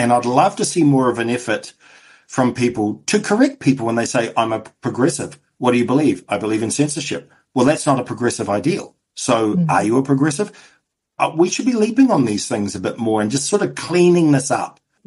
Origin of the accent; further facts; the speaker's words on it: Auckland, New Zealand; my understanding of the right and left growing up in South Auckland in the mid-80s